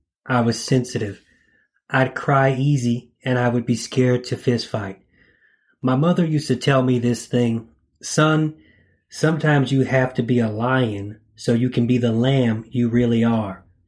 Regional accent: East Lansing, Michigan, United States; 3 hours round trip from Michigan, where I was a graduate student at West Michigan University, to my hometown of East Lansing to see Chappelle do stand-up.

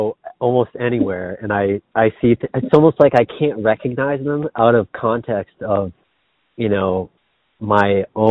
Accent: New England, United States; I know. I don't know where it comes from, because I'm from New England. We're not optimistic people.

